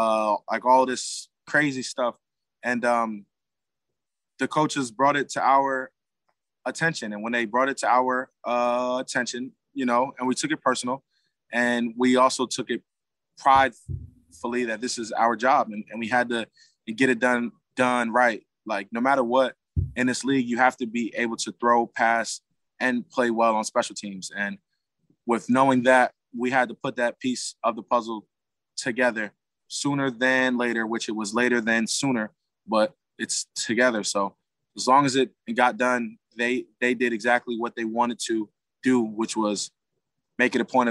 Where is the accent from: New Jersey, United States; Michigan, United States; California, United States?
New Jersey, United States; Like, oh, like you're from basically Philly. I'm from Jersey.